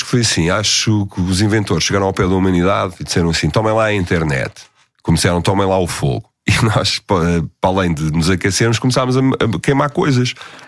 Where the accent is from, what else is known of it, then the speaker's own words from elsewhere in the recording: Portugal; nós somos portugueses.